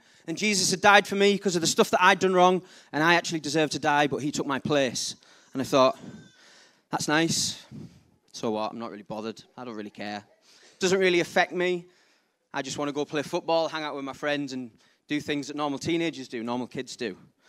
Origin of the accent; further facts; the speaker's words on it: North East England, United Kingdom; accent: Geordie; I apologise if I start talking too fast and you can't understand my slightly Geordie accent.